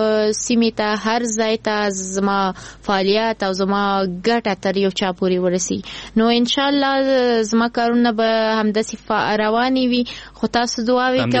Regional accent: Kabul, Afghanistan; born there; زه په کابل کې زیږیدلی یم نو نه زه یعنې ځان د ټول افغانستان بولم

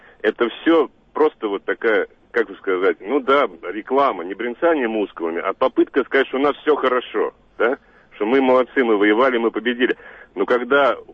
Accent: Russia; для меня Украина – это моя как бы страна бывшая, да, ну, не бывшая, настоящая, хоть я там россиянин, я вот до сих пор не воспринимаю Украину как чужую.

